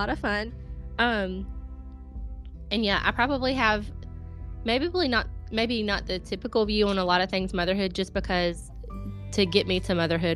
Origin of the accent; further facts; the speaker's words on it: Georgia, United States; If you can't tell, I am from the South. The first question I get when people watch my stories is, are you from Texas? Where are you from? No, I'm actually from Georgia